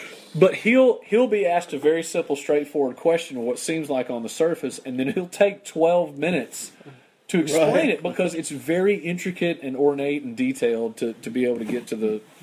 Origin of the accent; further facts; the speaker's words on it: Amory, Mississippi, United States; also born or lived in Greenwood; I was born in Greenwood, Mississippi. I've lived in Amory, Mississippi most of my life.